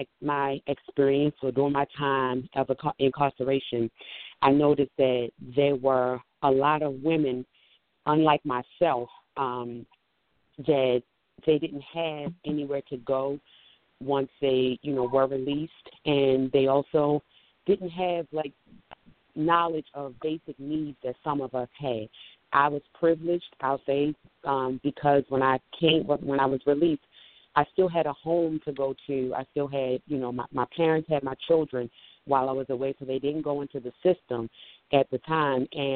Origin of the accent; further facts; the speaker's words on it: Baltimore, Maryland, United States; now in Charlotte, United States; I am from Baltimore. I now reside in Charlotte, North Carolina.